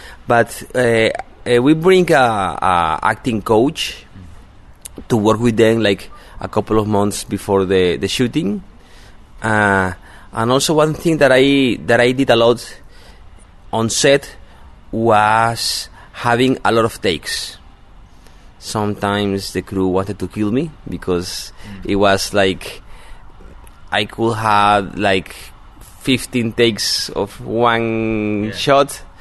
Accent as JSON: {"language": "English", "town": "Cartagena", "region": "Bolívar", "country": "Colombia", "said": "Actually, I'm from Cartagena, and Cartagena used to be the boxing capital of Colombia."}